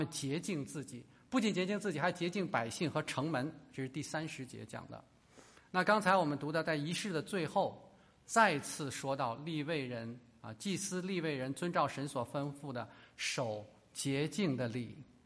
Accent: China; 我们中国人的文化当中讲敬拜

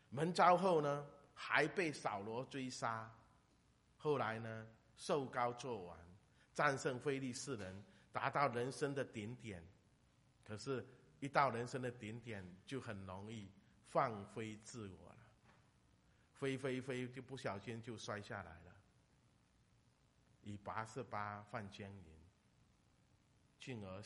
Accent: China; 我们中国人说盖棺定论

